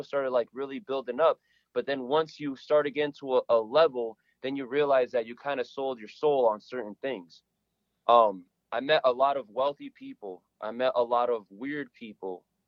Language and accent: English; Meriden, Connecticut, United States; Well, right now I'm in Meriden. Like, I was brought up in Meriden. This is my home.